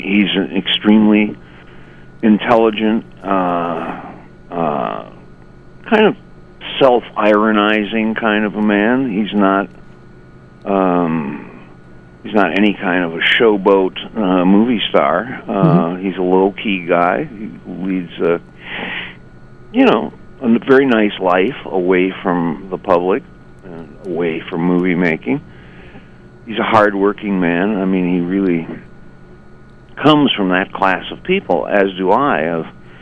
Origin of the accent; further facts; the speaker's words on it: Midwest, United States; even though he's a West Coast guy and I'm come from the Middle West.